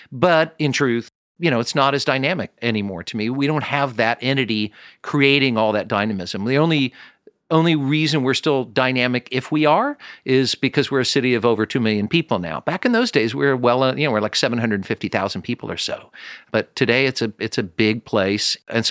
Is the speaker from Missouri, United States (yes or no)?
yes; Kansas City, Missouri, United States; I'm from Kansas City. They think I'm a wine idiot.